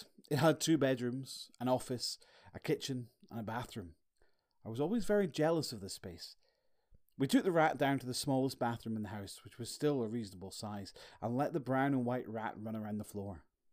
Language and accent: English; Aberdeen, Scotland, United Kingdom; I'm originally from Aberdeen, a city in the northeast reaches of the wild and wondrous country of Scotland.